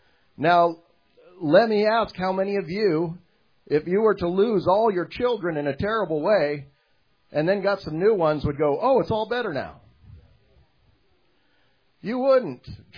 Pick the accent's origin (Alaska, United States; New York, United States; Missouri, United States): Alaska, United States; I grew up in Alaska, kind of a macho guy state, and all this kind of stuff.